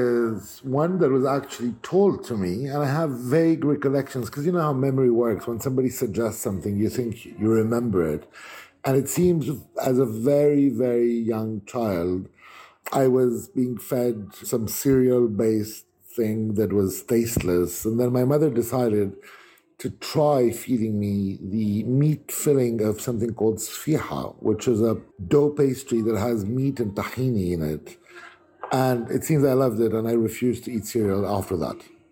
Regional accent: Bethlehem, West Bank, Palestine; So I grew up in Bethlehem, but I went to the French school in Jerusalem.

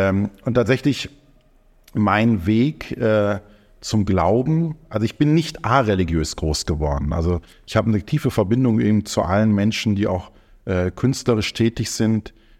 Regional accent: Baden-Württemberg, Germany; also born or lived in Stuttgart / Hesse; Stuttgart geboren, dann aufgewachsen eben in Baden-Württemberg und dann auch vor allem Hessen. Und ich bin auch gar nicht von Haus aus katholisch

